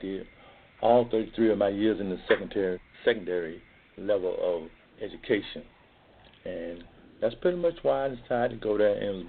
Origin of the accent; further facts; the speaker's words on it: Riviera Beach, Florida, United States; I grew up in Rivera Beach off of 24th Court and Avenue S.